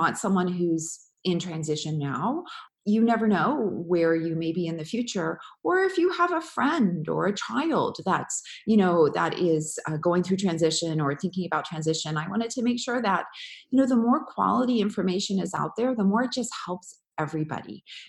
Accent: Canada; now in San Francisco, United States; I'm based in San Francisco, but I'm from Canada. I go back a lot.

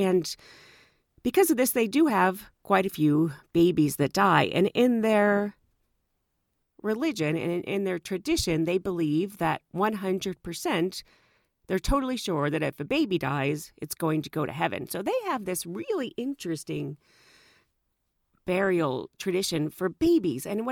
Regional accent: United States; So I started saying I was from America and I got this response.

